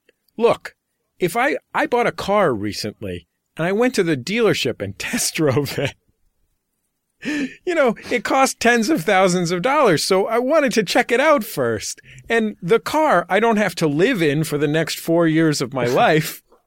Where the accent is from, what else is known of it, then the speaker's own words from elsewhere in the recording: San Francisco, California, United States; Look, I grew up in San Francisco. I went to college 90 minutes away at the University of California at Santa Cruz